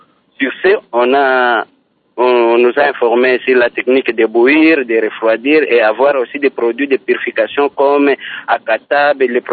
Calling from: Kamina, Haut-Lomami, DR Congo; Ici chez nous, nous étions informés, ici chez nous à Kamina, précisément à Kamina

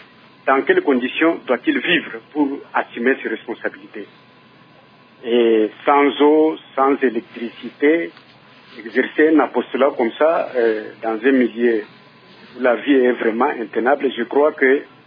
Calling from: Mbuji-Mayi, Kasaï-Oriental, DR Congo; ici chez nous, à Mbujimayi, les conditions, vous savez, quand on est à l'intérieur, les conditions de vie sont précaires

